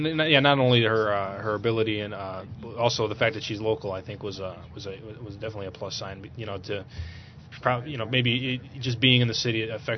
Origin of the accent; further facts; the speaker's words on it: Chicago, Illinois, United States; I'm from Chicago.